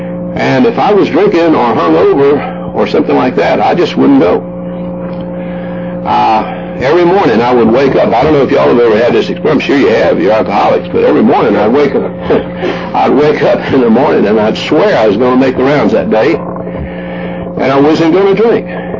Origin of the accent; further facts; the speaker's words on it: Savannah, Georgia, United States; told him I was … from Savannah, Georgia, and I just moved in the neighborhood.